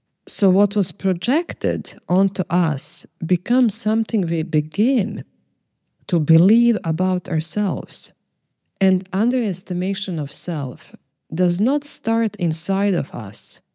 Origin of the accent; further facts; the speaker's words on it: Croatia; I lived as invisible minority. I'm Serbian from Croatia.